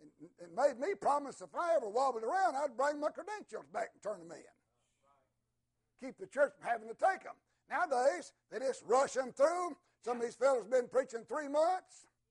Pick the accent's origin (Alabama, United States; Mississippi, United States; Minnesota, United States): Alabama, United States; They used to say back when I was raised over in Alabama, so-and-so is kicked out of the traces.